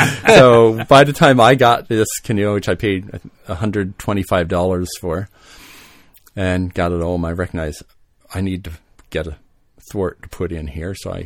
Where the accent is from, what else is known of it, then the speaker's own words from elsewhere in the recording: Newfoundland and Labrador, Canada; I grew up in Newfoundland. My father was a guide.